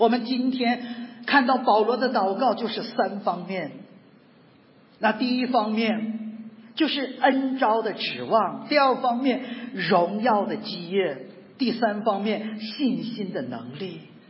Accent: China; 我们中国人常常说养孩子为了防老

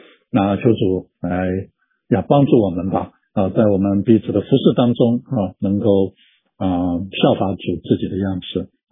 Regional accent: China; 他就像我们中国人的说的学徒了

